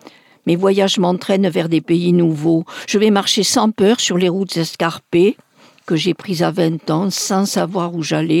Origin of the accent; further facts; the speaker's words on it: Béziers, Occitanie, France; Un livre sur ma ville natale, Béziers, où j'évoque ma petite enfance dans cette ville